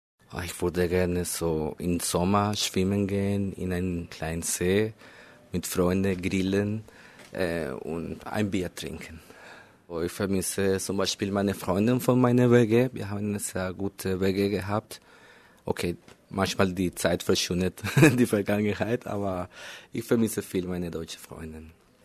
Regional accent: Bogotá, Colombia; born there; German is a second language; Ich bin in Kolumbien geboren, in Bogotá, die Hauptstadt. Ich bin geboren am 1973.

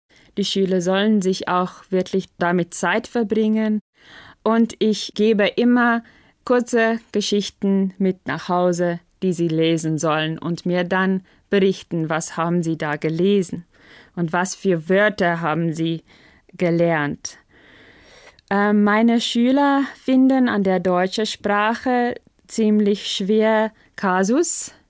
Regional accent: South Africa; first language Afrikaans; German is a second language; Ich liebe Deutsch einfach, weil es meine Muttersprache sehr nah ist. Afrikaans kommt so ein bisschen aus Deutsch.

